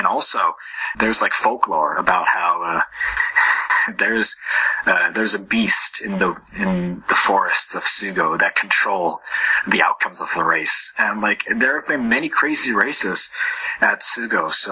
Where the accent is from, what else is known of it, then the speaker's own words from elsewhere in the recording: San Diego, California, United States; born there; So, I was born in San Diego, California, and I still go back there during the summer.